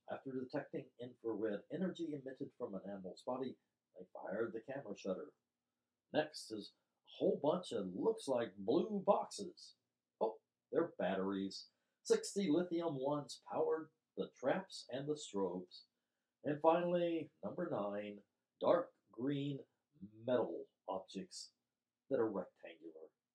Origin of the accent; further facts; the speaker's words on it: Central Java, Indonesia; I grew up in Central Java.